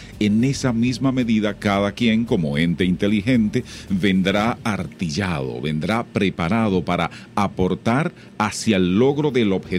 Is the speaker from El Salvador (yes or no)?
no; Santiago Rodríguez, Dominican Republic; una autoridad de mi pueblo, de Santiago Rodríguez, me invitaba a una reunión